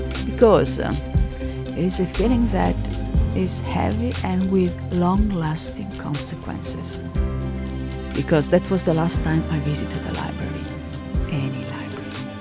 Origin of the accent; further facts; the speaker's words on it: Italy; I mean, I'm not unemployed as such because I am attending uni in my hometown in Italy, but this is before the internet.